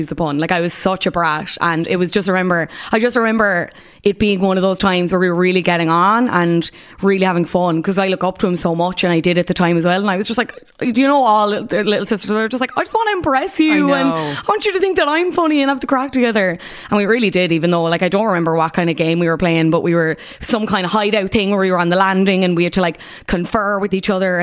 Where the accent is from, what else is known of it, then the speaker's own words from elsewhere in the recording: Munster, Ireland; accent: Cork; now in Dublin, Ireland; When I go home or when I get like angry or very passionate about something, yeah, the Cork comes out.